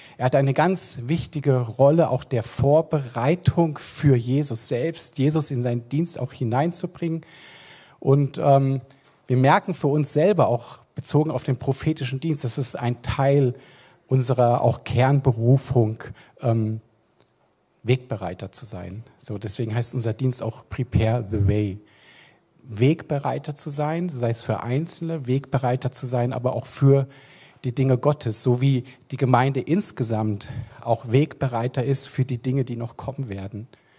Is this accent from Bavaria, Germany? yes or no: no; Frankfurt, Hesse, Germany; Sprich, wir kommen aus Frankfurt, lieben auch die Großstadt.